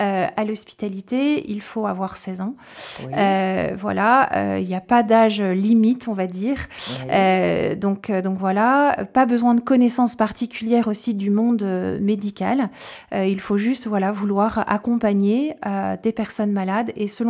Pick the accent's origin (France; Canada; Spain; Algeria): France; Normandy; moi, je suis originaire de Normandie.